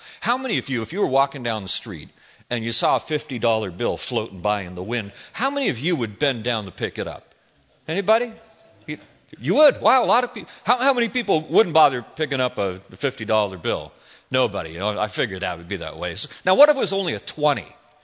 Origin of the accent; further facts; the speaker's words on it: Canada; You know, I'm originally from Canada, and, you know, in Canada they got rid of all the pennies